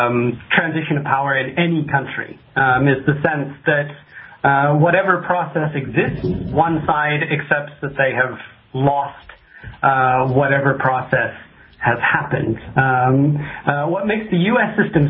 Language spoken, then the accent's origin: English; Omaha, Nebraska, United States; No, I'm originally from Omaha.